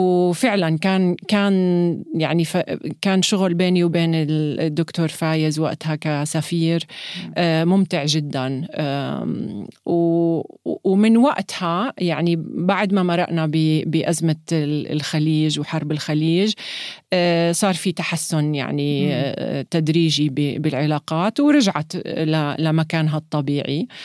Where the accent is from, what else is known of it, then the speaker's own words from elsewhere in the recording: Jordan; also born or lived in United States; كأردنية ما عندي جنسية أمريكية